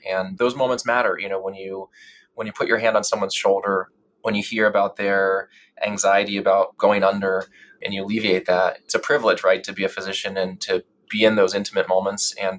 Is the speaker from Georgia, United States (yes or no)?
no; Wilmington, Delaware, United States; I grew up in Wilmington, Delaware.